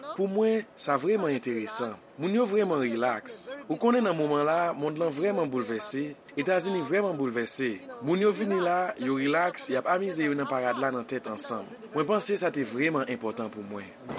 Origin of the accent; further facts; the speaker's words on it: Colombia; Nous venons ici là avec toute la famille. Nous sommes de Colombie.